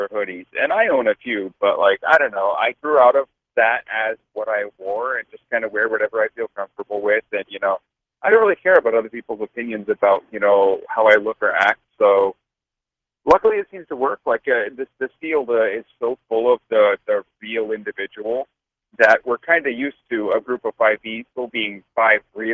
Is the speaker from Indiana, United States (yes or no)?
no; Dallas, Texas, United States; I think that's because I'm from Dallas, and growing up in Dallas, if you weren't a Cowboys fan, you like got hit with a brick